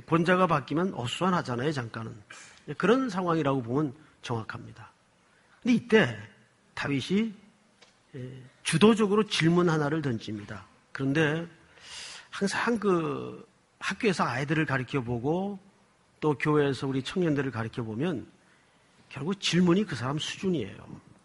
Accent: Gyeongsang, South Korea; 제가 출신이 경상도 출신이라 그런 쪽에 좀 기대하지 말라 그랬더니

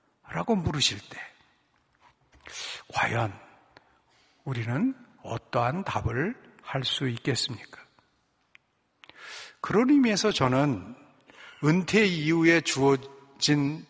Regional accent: South Korea; born there; 제가 20대까지는, 20대 초반까지는 대한민국에서 태어난 게 별로 그렇게 기쁘고 신나지 않았던 때도 많이 있었습니다.

